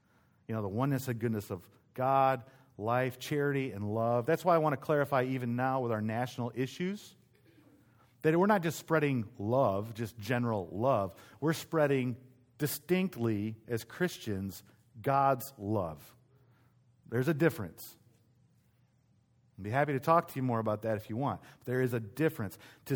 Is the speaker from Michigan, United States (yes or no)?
yes; Michigan, United States; Well, I grew up in Michigan, and so they wanted to know, you know, some of the best places to go.